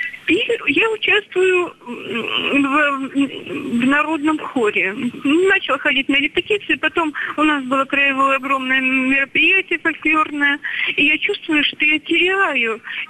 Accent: Krasnodar Krai, Russia; я из Краснодарского края.

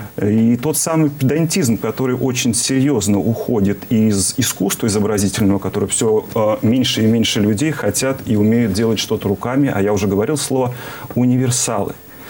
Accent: Abramtsevo, Moscow Oblast, Russia; also born or lived in Kronstadt / Radonezh; меня увезли из города Кронштадт, и я оказался в городе Хотьково, меня не спросили. Но зато я вырос в Абрамцеве, зато я вырос в Радонеже, и лавра была недалеко.

